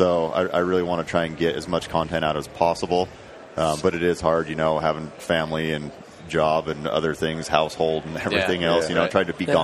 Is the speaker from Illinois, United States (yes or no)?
no; St. George, Utah, United States; also born or lived in Northern Idaho; I'm born in Northern Idaho. I've been living in St. George since, Santa Clara, technically, I guess, since I was like 8.